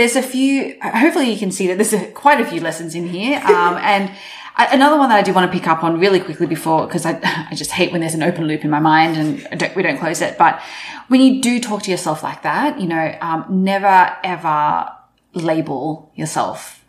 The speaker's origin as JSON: {"language": "English", "country": "Australia", "accent": "Australian", "said": "Pick me and my Aussie accent."}